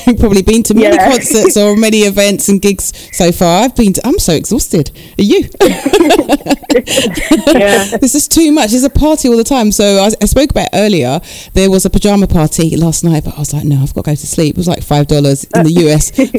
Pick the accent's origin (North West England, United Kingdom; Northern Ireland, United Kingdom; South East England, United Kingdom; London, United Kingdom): London, United Kingdom; born there; Yes, and I was born in East London as well, so yeah, join the club. Wolfen Forest, actually.